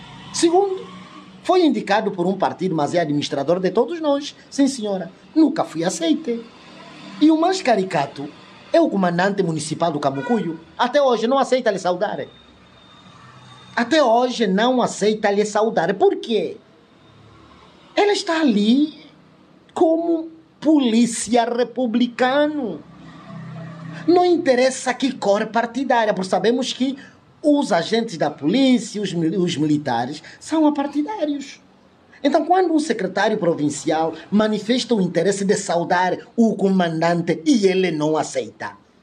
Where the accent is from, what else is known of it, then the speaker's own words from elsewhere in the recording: Angola; Eu sou angolano, eu sou timbundo. Eu sou filho desta província, eu sou da Angola.